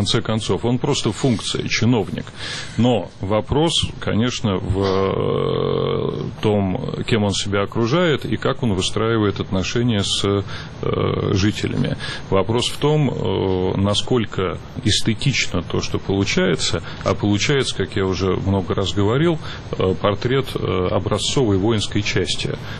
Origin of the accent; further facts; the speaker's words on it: Moscow, Russia; Значит, центр Москвы сейчас... Убеждаете вы меня в обратном или нет, но для меня